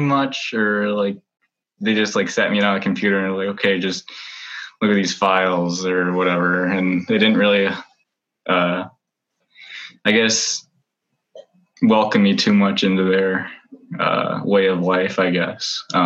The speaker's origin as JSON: {"language": "English", "town": "Stevens Point", "region": "Wisconsin", "country": "United States", "said": "I'm from Stevens Point, and the job market isn't the best for, you know, a lot of different things."}